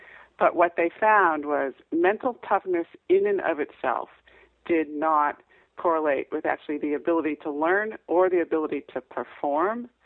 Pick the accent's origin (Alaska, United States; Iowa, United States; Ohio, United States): Ohio, United States; Cleveland; I'm from Cleveland, Ohio, originally